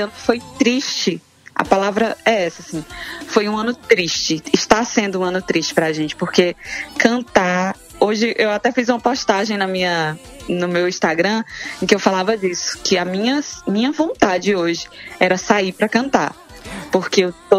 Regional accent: Fortaleza, Ceará, Brazil; born there; Eu nasci no Ceará, nasci em Fortaleza. E no Ceará você já nasce dançando forró, praticamente.

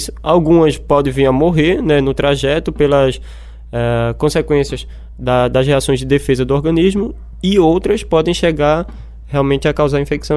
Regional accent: Amaraji, Pernambuco, Brazil; Eu sou da cidade de Amaragi, e a cidade de Amaragi é uma cidade rica em rio, rica em água doce.

